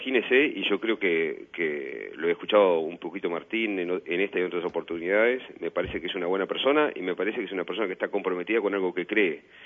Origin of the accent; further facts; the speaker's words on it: Uruguay; Como uruguayo, podré tener mi opinión particular